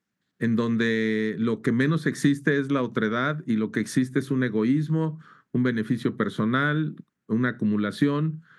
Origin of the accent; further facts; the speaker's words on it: Mexico; ¿En dónde fue que nos perdimos como mexicanos?